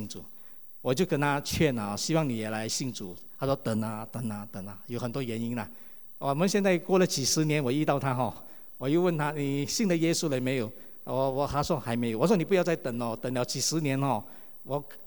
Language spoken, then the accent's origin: Chinese; Malaysia; now in Singapore; 我们那时候早期住在马来西亚啊，我是在马来西亚长大了。